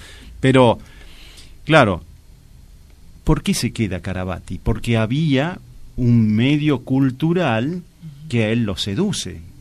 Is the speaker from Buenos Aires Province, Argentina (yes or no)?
no; Tucumán, Argentina; now in Catamarca, Argentina; Yo soy tucumano, soy adoptado catamarqueño, digamos.